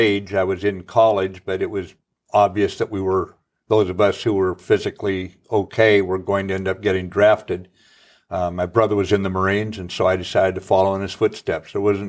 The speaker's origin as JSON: {"language": "English", "region": "Pacific Northwest", "country": "United States", "tie": "born or raised there", "said": "And I thoroughly enjoyed growing up in the Pacific Northwest with all it had to offer, yes."}